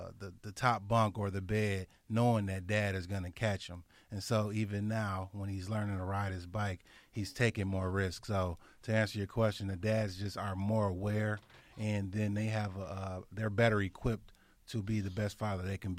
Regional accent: Kenosha, Wisconsin, United States; hey, you know, I'm from Kenosha.

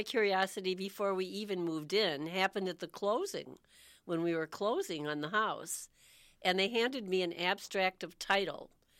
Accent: South Milwaukee, Wisconsin, United States; born there; Well, originally, I was born in South Milwaukee, Wisconsin.

